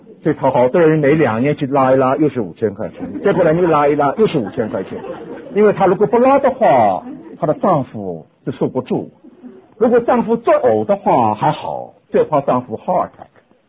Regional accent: Guangdong, China; 我们广东人叫太太叫老婆啊，老先生叫老公，都加个老字

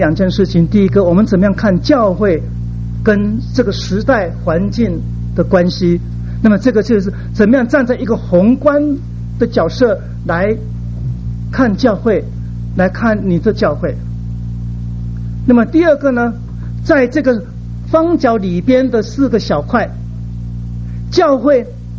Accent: Kaohsiung, Taiwan; 我小的时候住在高雄，那高雄就是一个高雄港

